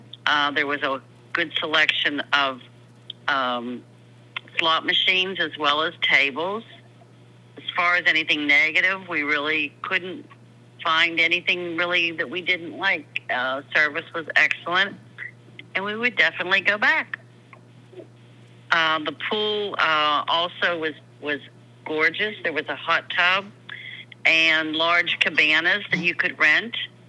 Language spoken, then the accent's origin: English; Leechburg, Pennsylvania, United States; We're from Leechburg, PA.